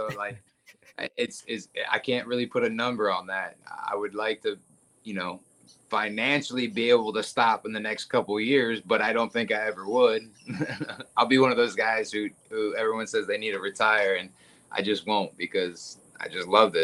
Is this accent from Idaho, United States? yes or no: no; Oldsmar, Florida, United States; Born and raised here in Oldsmar, Florida.